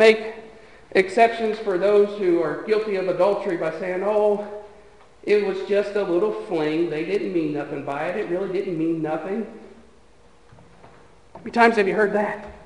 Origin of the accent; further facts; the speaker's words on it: Greencastle, United States; I remember when I was a young child growing up in Greencastle